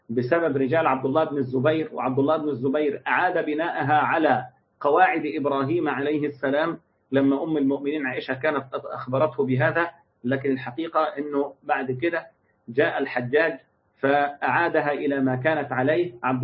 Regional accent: Egypt; والنهاردة عندنا في مصر بيطلعوا الناس بقرض بنكي للعمرة وللحج

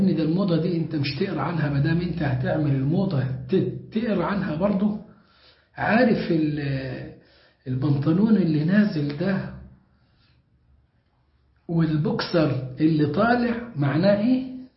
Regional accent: Egypt; قليل منهم اللي يفكر أن أنا مصري.

